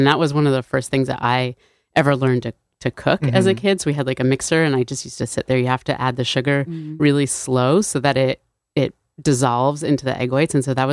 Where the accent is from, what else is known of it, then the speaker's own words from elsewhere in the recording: New Haven, Connecticut, United States; so I grew up in New Haven, and I'm first generation here.